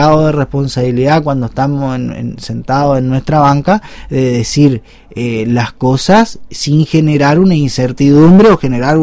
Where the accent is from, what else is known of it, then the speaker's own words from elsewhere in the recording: Paso de los Libres, Corrientes, Argentina; nosotros nos criamos en Paso de los Libres